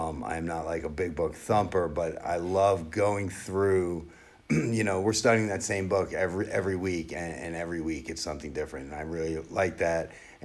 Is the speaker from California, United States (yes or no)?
no; New Jersey, United States; so I grew up in New Jersey. I'm 100% Irish, and we all came to the Bronx. And then by the time I was born, we moved to New Jersey. It was like 29 miles outside New York City.